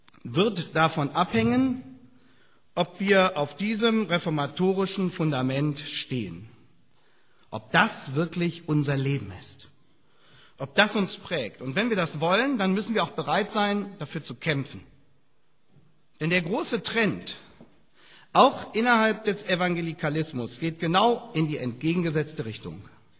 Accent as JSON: {"language": "German", "town": "Hanover", "region": "Lower Saxony", "country": "Germany", "said": "Ich bin Hannoveraner"}